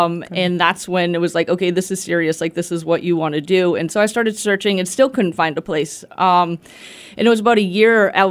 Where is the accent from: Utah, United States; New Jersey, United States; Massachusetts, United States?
Massachusetts, United States; Boston; also born or lived in Austin, Texas; ago from Austin, Texas, and we came here looking to start new. We had never been to the Berkshires. I grew up in Boston, but I had never been to the Berkshires until we decided to move here.